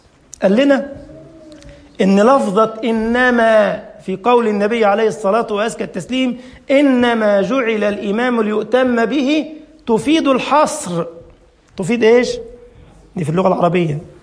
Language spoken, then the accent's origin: Arabic; Cairo, Cairo Governorate, Egypt; أنا طبعا من القاهرة